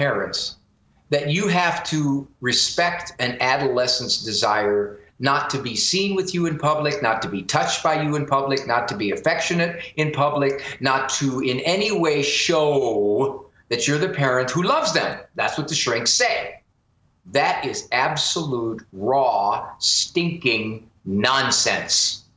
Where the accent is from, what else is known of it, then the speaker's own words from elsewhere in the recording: Canton, Ohio, United States; That's my hometown.